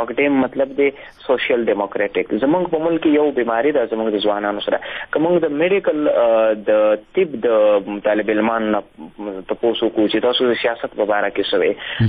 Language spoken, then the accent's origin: Pashto; Khyber Pakhtunkhwa, Pakistan; ځکه چې په خپله زه قبایلي یم